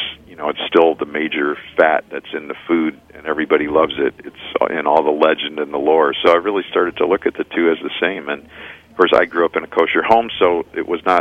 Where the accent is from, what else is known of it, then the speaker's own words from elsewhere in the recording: Chicago, Illinois, United States; You know, I grew up in Chicago, and there's all the tradition of barbecue and ribs